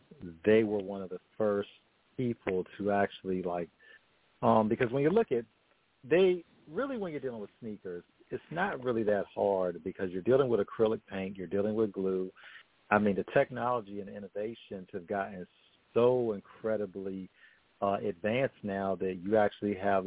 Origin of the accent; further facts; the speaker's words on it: Hampton Roads, Virginia, United States; from my hometown of Hampton Roads, Virginia